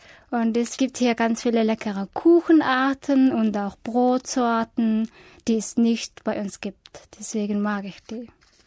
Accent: Mongolia; German is a second language; Ich komme aus der Mongolei. Ich arbeite in Ulaanbaatar als Deutschlehrerin.

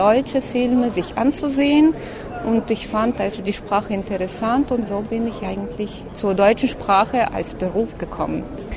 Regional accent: Moscow, Russia; German is a second language; ich komme aus Moskau, aus Russland

